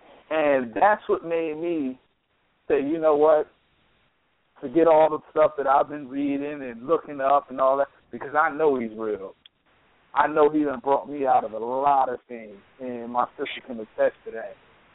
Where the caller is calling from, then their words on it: Pensacola, Florida, United States; I'm calling from Pensacola, Florida.